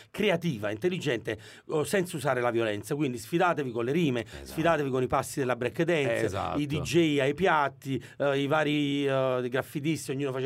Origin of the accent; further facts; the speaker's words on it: New York, United States; vengo da New York.